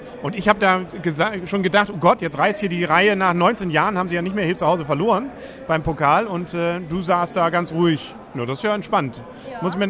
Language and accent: German; Kiel, Schleswig-Holstein, Germany; Als Kieler muss ich gestehen, bin ich natürlich auch so ein bisschen für Kiel